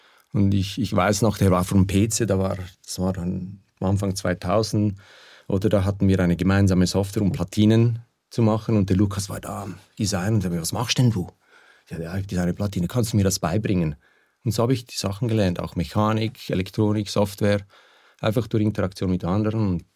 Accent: Aargau, Switzerland; eigentlich bin ich im Kanton Aarg aufgewachsen, aber ging im Kanton Luzern in die Schule

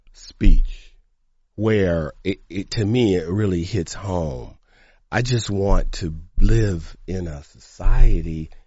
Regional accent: Detroit, Michigan, United States; I mean, I was exposed to, when I was young and growing up in Detroit, my dad was a doctor. I grew up around doctors, lawyers, professional black families.

